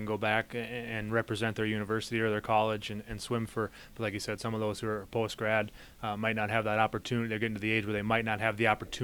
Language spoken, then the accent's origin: English; Minnesota, United States; me growing up in Minnesota, now there's a professional women's hockey league